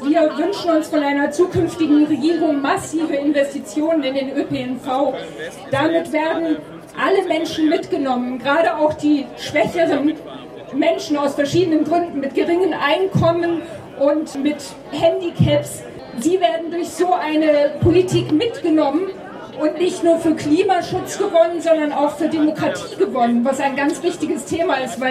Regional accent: Duisburg, North Rhine-Westphalia, Germany; Ich komme ja aus Duisburg.

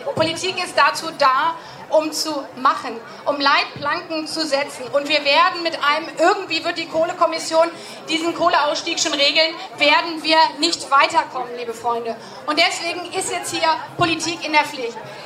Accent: Brandenburg, Germany; ich komme aus Brandenburg, in der Lausitz.

